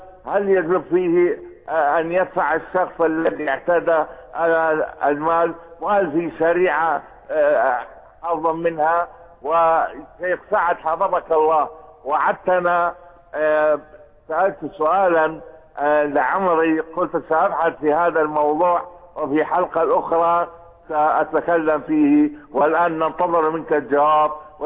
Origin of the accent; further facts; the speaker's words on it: Iraq; عندنا في العراق الآن ما يسمى بالفصل العشائري